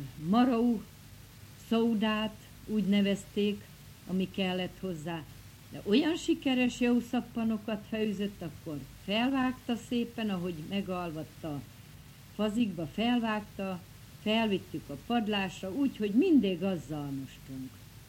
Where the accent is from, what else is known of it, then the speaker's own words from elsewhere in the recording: Streda nad Bodrogom, Košice Region, Slovakia; január 8-án születtem, Bodrog Szerdahelyen … Én itt laktam ugyan Szerdahelyen, de szüleim Sárospatakon laktak.